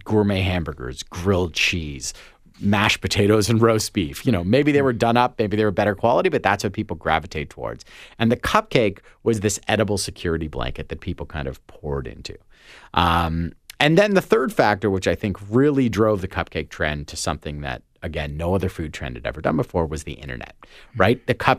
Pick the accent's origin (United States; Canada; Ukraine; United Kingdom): Canada; I, even as a Canadian, remember it.